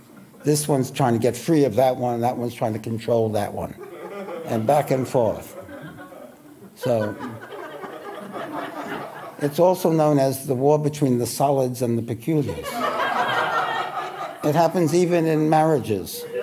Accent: New York City, New York, United States; I grew up in Williamsburg, Brooklyn, which is the center of Hasidism.

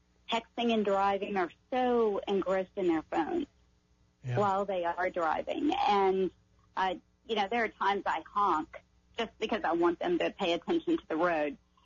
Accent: Texas, United States; We're from Texas

